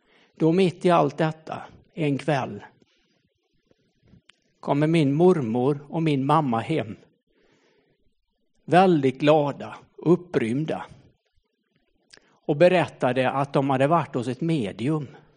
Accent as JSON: {"language": "Swedish", "town": "Borås", "region": "Västra Götaland County", "country": "Sweden", "tie": "born or raised there", "said": "Jag åkte hem till Borås där jag är född och uppväxt."}